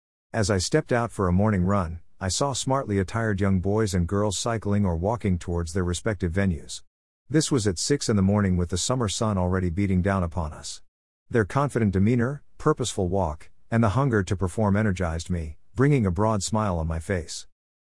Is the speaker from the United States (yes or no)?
no; Maharashtra, India; especially in my home state of Maharashtra.